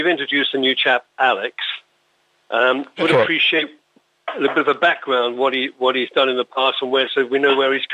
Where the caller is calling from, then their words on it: Islington, London, United Kingdom; from Islington.